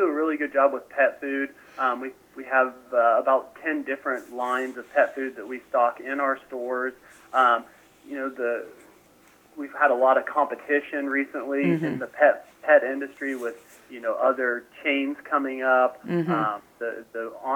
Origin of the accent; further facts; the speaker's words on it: Bremen, Ohio, United States; I'm from Bremen.